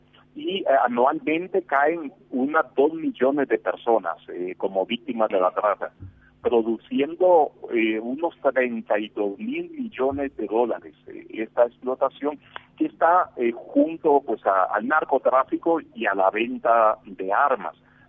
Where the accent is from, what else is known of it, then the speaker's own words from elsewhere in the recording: Costa Rica; now in Guatemala; que tengo ya varios años de trabajar en Guatemala, aunque soy nativo de Costa Rica.